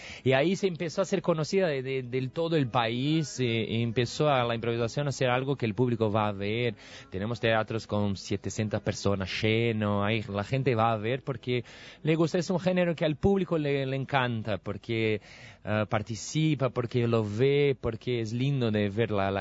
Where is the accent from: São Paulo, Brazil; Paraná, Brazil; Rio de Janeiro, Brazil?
São Paulo, Brazil; Spanish is a second language; soy de São Paulo.